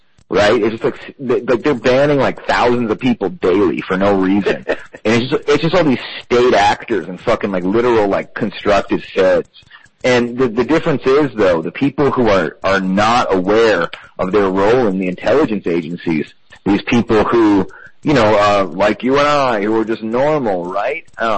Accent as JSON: {"language": "English", "region": "Massachusetts", "country": "United States", "said": "I'm from Massachusetts. I'm a liberal."}